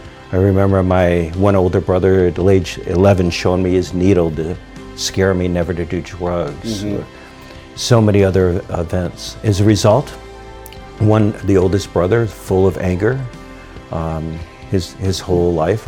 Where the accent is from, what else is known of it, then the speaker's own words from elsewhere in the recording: Detroit, Michigan, United States; it was actually better than what I grew up with in Detroit